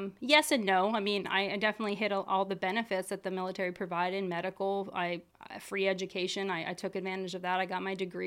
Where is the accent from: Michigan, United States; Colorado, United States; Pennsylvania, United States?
Pennsylvania, United States; Grew up right here in Lancaster County. I went to Ephrata High School.